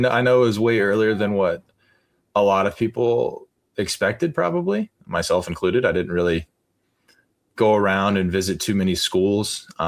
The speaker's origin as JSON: {"language": "English", "town": "Hoagland", "region": "Indiana", "country": "United States", "tie": "born or raised there", "said": "T-ball, born and raised in Hoagland. If people don't know where that's at, look it up."}